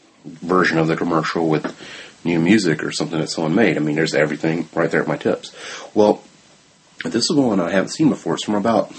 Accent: the South, United States; I'm from the South. So, of course, you know, if it's not here, it don't exist, man.

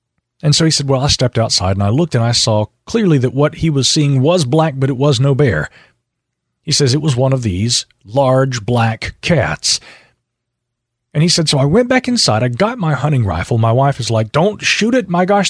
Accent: Miami, Florida, United States; Now, I grew up in Miami for 20 years, and I'm very familiar with the normal Florida sea creatures

